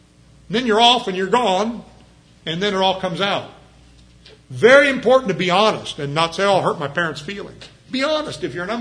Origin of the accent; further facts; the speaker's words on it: United States; Now, that offends me as an American, but it doesn't surprise me as a Christian.